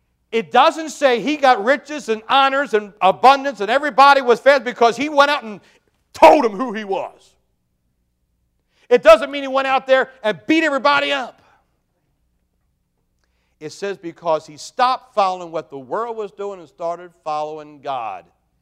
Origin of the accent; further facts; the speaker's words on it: Maryland, United States; There were 75,000 people in Carroll County when I grew up.